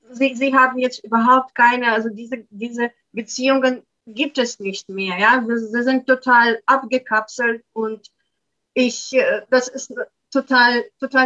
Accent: Russia; first language Russian; German is a second language; die Staatsangehörigkeit von Israel habe, aber ich bin nach wie vor russische Staatsbürgerin. Ich bin hier geboren, groß geworden. Ich habe hier studiert. Russisch ist meine Muttersprache.

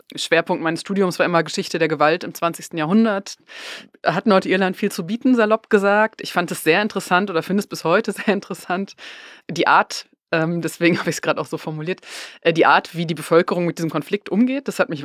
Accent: North Rhine-Westphalia, Germany; ich komme aus Westfalen

